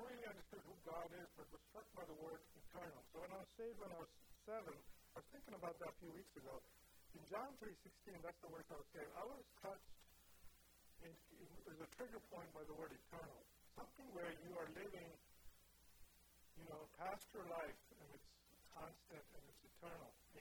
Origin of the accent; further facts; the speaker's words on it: India; I grew up in India, where it's less than 1% where it's evangelical Christian